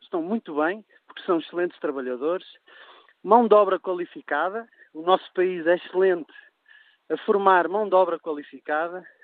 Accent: Fafe, Braga, Portugal; nós estamos aqui na região de Basto, eu sou de Faf, mas trabalho na região de Basto

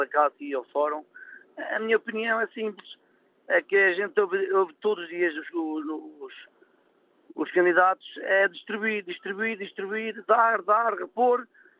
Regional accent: Trás-os-Montes, Portugal; Eu sou transmontano.

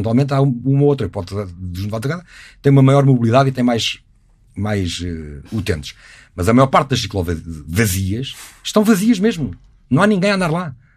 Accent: Lisbon, Portugal; born there; Eu, infelizmente, eu não, mas nasci em Lisboa. Sou o único candidato que nasci em Lisboa. Nasci em Santa Maria do Ai.

